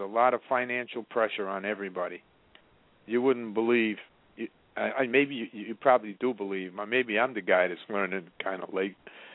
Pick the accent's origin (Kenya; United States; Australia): United States; I'm an American. I can't do that.